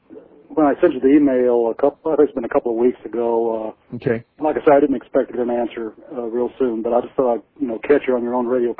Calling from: Lenexa, Kansas, United States; Lenexa, L-E-N-E-X-A, Kansas, near

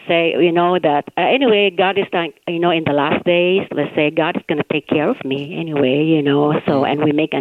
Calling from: Rancho Cucamonga, California, United States; Rancho Cucamonga.

